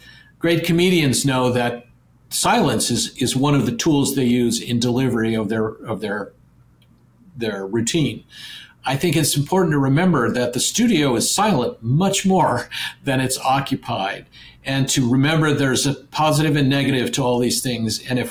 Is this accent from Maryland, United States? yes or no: yes; Maryland, United States; I grew up sailing on Maryland's Chesapeake Bay, and I've sailed in the ocean for years